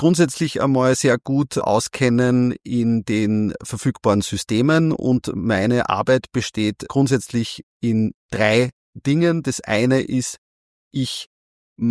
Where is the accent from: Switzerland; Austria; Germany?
Austria; Linz, Upper Austria; Ja, waschechter Oberösterreicher, geboren in Linz, immer in Linz gelebt, bis auf ein Auslandsjahr im Studium und jetzt etwas aufs Land gezogen Richtung Leonding, aber Oberösterreich bin ich immer treu geblieben.